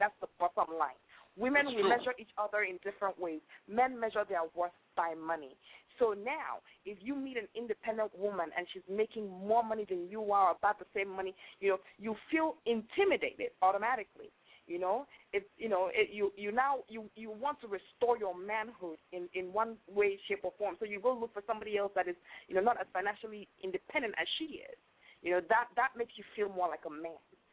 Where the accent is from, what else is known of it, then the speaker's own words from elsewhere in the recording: Nigeria; now in North Carolina, United States; I'm from Nigeria.